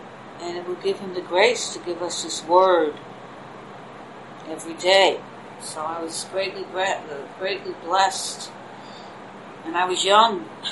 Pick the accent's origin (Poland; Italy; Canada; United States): United States; Staten Island, New York; I come from New York, from Staten Island, New York, and New York City.